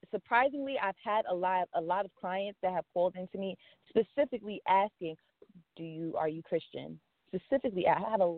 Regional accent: Long Island, New York, United States; Well, again … I was born and raised in Long Island.

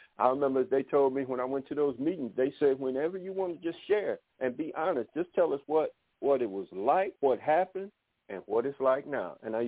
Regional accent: Detroit, Michigan, United States; I'm your homeboy. I'm from Detroit.

